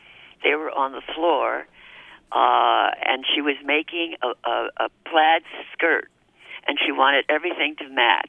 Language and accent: English; Queens, New York, United States; also born or lived in Albany; No, I grew up